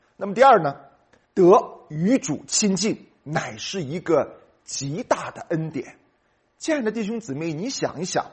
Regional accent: China; 因为我们中国人的传统的信仰核心是利益。我们这些民间的信仰，我们中国人传统的信仰

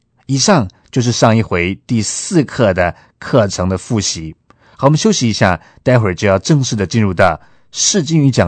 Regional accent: China; 也就是圣经的语言跟文化不是我们中国人的首要的语言跟文化

